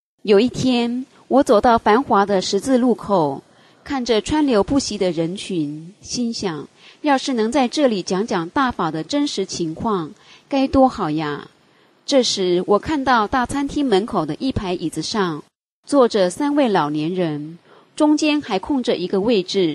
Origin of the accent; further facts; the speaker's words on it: Northeast China, China; 我答道，我是东北人。